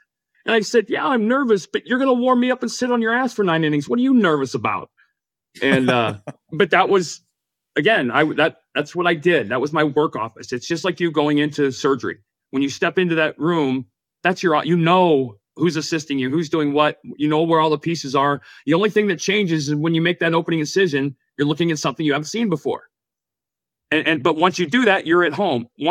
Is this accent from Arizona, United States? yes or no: yes; Phoenix, Arizona, United States; I grew up in Phoenix.